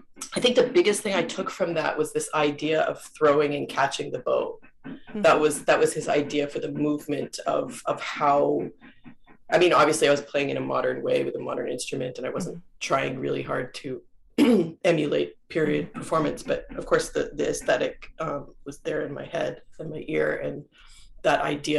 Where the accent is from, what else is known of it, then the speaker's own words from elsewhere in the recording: Toronto, Ontario, Canada; when growing up in Toronto, I mean, going to school in Toronto